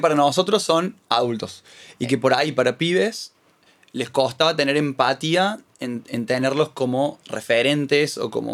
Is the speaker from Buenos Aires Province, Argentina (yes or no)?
no; Córdoba, Argentina; Bueno, soy de Córdoba, claramente.